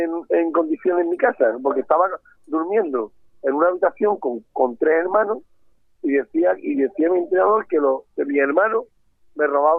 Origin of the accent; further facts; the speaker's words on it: Marchena, Andalusia, Spain; Aquí en mi pueblo natal, en Marchena.